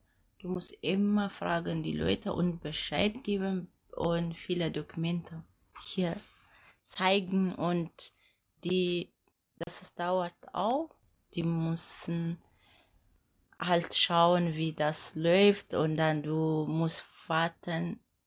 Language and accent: German; Ethiopia; German is a second language; now in Germany; ich komme aus Äthiopien